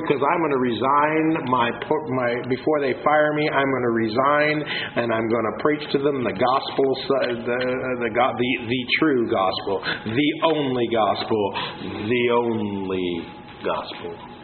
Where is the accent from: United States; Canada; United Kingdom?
Canada; I said, I'm from Canada. Do you know where that is?